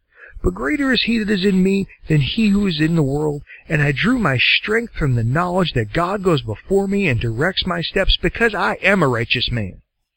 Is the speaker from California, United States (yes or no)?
no; Maine, United States; But less than 3% of the people in my home state of Maine have a meaningful relationship with Jesus.